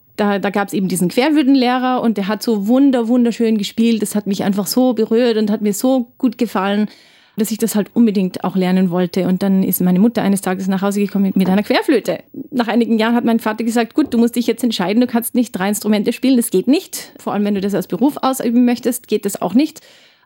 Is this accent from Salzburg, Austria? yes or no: yes; Salzburg, Austria; now in Brisbane, Australia; ich bin Flötistin, ich bin aus Salzburg und ich wohne jetzt schon seit 2014 in Brisbane.